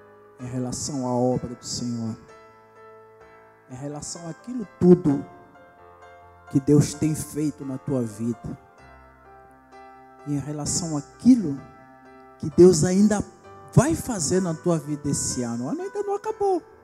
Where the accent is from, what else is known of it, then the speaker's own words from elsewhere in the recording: Angola; eu sou africano, eu vim de África. sou de Angola.